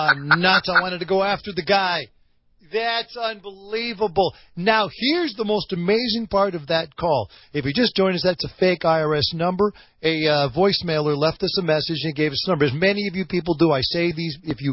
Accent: Wisconsin, United States; in Dodge County, Wisconsin, right down the road from my hometown.

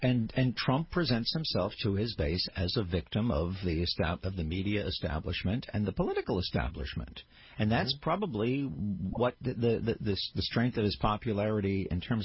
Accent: Brooklyn, New York, United States; He's a guy from Queens. I'm a guy from Brooklyn.

